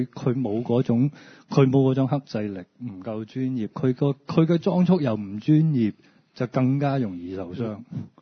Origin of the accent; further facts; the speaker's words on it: Hong Kong; 我哋香港人係冇任何 leverage 嘅對呢個政府